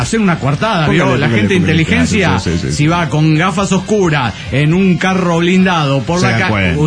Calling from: Cuernavaca, Morelos, Mexico; de Cuernavaca, Morelos, México.

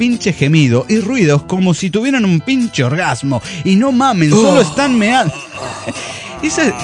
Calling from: Chihuahua, Mexico; de Chihuahua, México.

